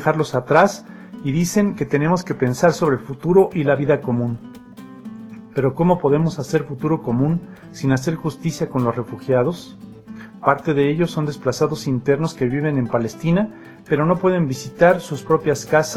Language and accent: Spanish; Nazareth, Northern District, Israel; moved away as an adult; now in Jerusalem; yo soy de Nazaret y cuando empecé a vivir en Jerusalén en 2008, la vida cambió totalmente para mí.